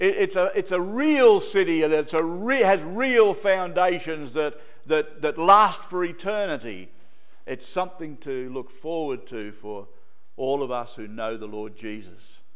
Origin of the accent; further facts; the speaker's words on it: Australia; Yeah, I'm Australian and I'm counted in the census